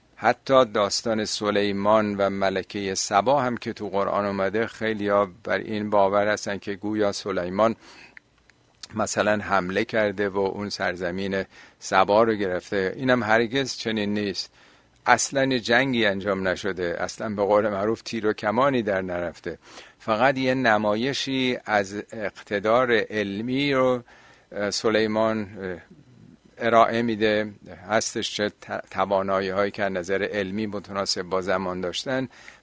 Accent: Iran; حالا ما چون ایرانی هستیم و شاید بیشتر حساسیت رون باشه

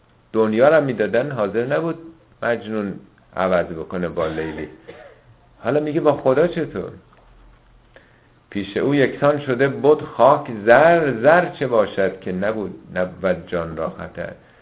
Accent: Iran; ما هم ایرانی هستیم، عادت داریم، فرهنگمونه

